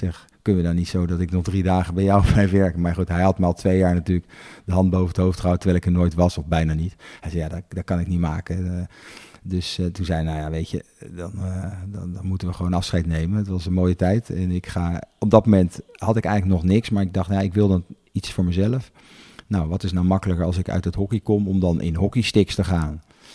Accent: Bilthoven, Utrecht, Netherlands; ik ben opgegroeid in Bilthoven. En dat is een hockeydorp, zou ik het zo maar even zeggen.

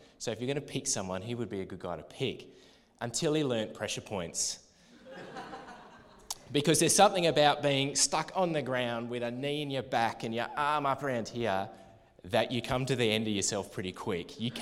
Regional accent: Tasmania, Australia; Growing up as kids, I grew up in Tassie.

